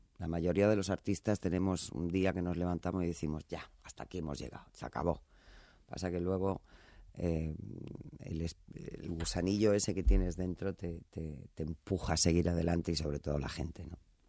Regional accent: Marbella, Andalusia, Spain; me lo han dado mi tierra, Marbella, porque yo, Marbella es mi casa.

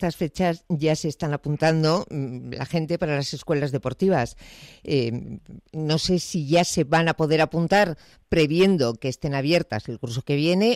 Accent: Community of Madrid, Spain; interesada, como muchas madrileñas, en saber cómo se va a ir produciendo esto de la desescalada

